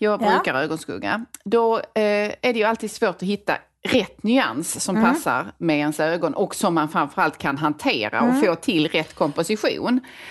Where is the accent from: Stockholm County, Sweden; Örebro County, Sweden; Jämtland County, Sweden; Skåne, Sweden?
Skåne, Sweden; accent: Skånska; adelsmärke som jag brukar kalla min skånska.